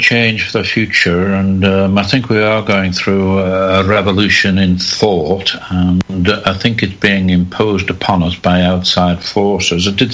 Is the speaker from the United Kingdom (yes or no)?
yes; United Kingdom; born there; even though I was born in Britain myself